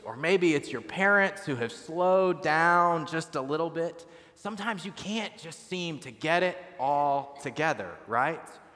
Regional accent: Midwest, United States; Especially like anything I'd had growing up in the Midwest, right?

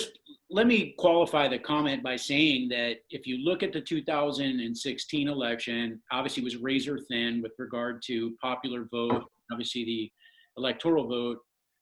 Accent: United States; He never embarrassed me as an American.

